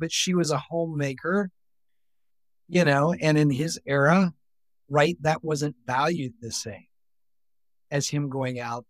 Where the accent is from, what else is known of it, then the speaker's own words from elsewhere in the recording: the South, United States; Which growing up in the South, I heard a lot, you know, you need to act like a lady.